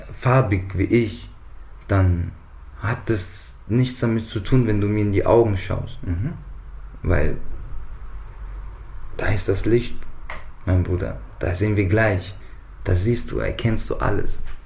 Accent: Offenbach, Hesse, Germany; Und ich sage, ich komme aus Frankfurt, Offenbach.

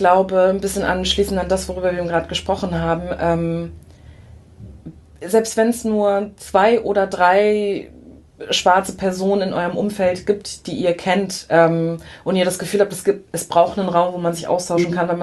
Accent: Schleswig-Holstein, Germany; gerade wenn ich dann an Schleswig-Holstein zum Beispiel denke, ne, sehr ländlich geprägt, wo ich herkomme, wo ich aufgewachsen bin

